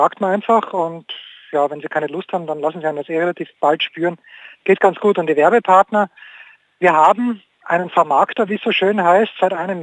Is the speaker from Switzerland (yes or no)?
no; Austria; Ich bin ein Österreicher, wir haben mit Fußball jetzt nicht so wahnsinnig viel zu tun.